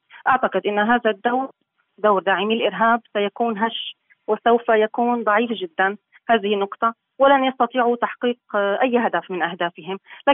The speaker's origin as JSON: {"language": "Arabic", "town": "Al-Fu'ah", "region": "Idlib Governorate", "country": "Syria", "said": "ولكن لا نجدها في قريتي الفوع وكفرية المظلومتين، عانوا ما عانوه ولم يشعر أحد بهم."}